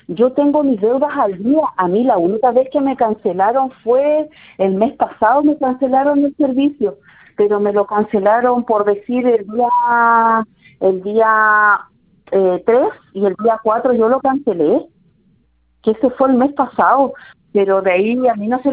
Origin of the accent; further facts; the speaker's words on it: Calbuco, Los Lagos, Chile; porque ahora yo soy de Calbuco y no puedo ir a Puerto Montt